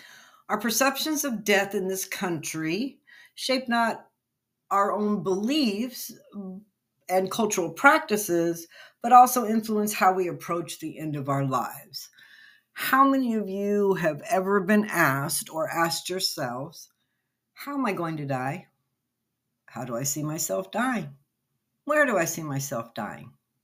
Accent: El Paso, Texas, United States; or I grew up in El Paso and went to New Mexico a lot

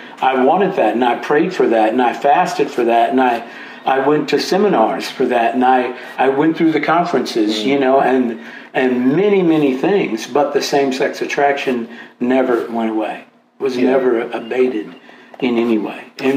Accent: St. Louis, Missouri, United States; I was raised in St. Louis, Missouri, a very Pentecostal background.

